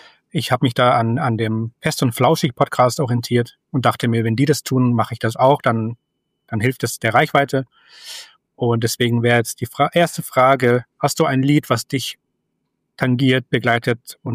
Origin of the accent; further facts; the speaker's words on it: Munich, Bavaria, Germany; ist WordPress-Entwickler aus Bayern, meiner alten Heimat in München.